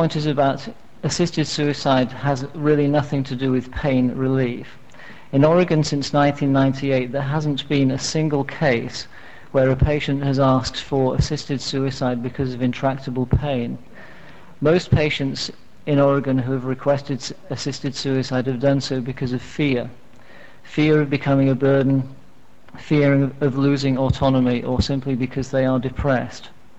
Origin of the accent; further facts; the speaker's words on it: Birmingham, West Midlands, United Kingdom; I'm a GP from Birmingham.